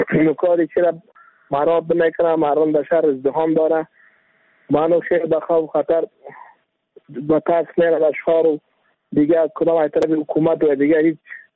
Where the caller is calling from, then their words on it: Baghlan, Afghanistan; ولایت بغلان